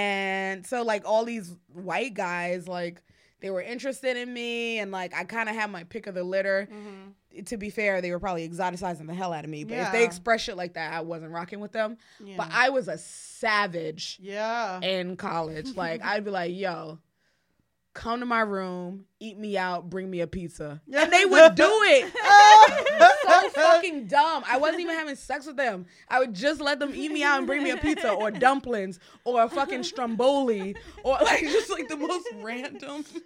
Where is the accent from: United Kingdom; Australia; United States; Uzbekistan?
United States; The Bronx, New York; I'm from the Bronx. I had a real strong accent before I went to college. Like it still peeks out in some words like Hazug.